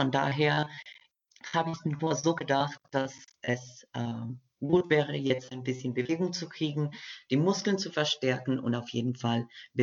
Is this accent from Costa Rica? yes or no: yes; Costa Rica; German is a second language; now in Germersheim, Germany; ich komme aus Costa Rica und ich bin in Germersheim seit 2018 mit der Sprachkombination Deutsch, Portugiesisch, Französisch